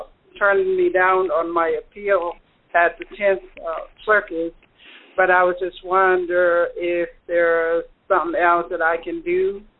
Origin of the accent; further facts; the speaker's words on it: Missouri, United States; I'm from Missouri.